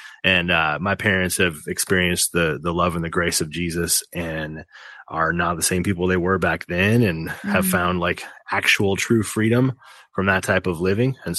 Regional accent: Wisconsin, United States; also born or lived in Nashville; I'm born and raised in Wisconsin. Spent about 9 years in Nashville, and I'm living in Milwaukee right now.

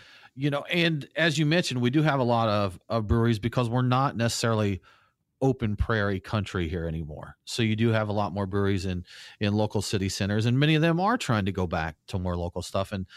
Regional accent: Dunn, North Carolina, United States; That's where my dad's side of the family's from. We're from Dunn, North Carolina there.

